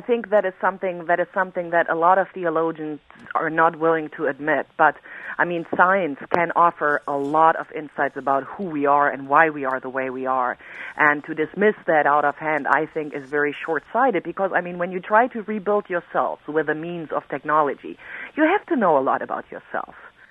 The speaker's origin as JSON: {"language": "English", "country": "Germany", "tie": "born or raised there", "said": "Yes, I was always, I mean, even in kindergarten, I was building machines and stuff like that."}